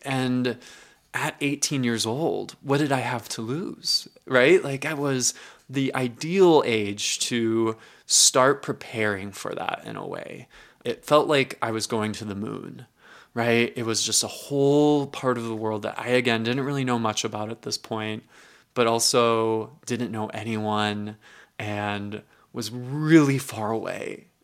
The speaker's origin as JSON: {"language": "English", "region": "Midwest", "country": "United States", "tie": "born or raised there", "said": "I was 18 years old. I grew up in the Midwest and took world history"}